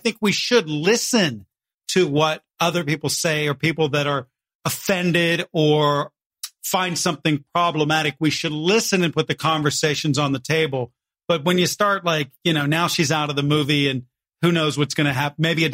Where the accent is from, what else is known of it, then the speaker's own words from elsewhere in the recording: West Virginia, United States; Like, I'm a West Virginia guy. I should support my home state.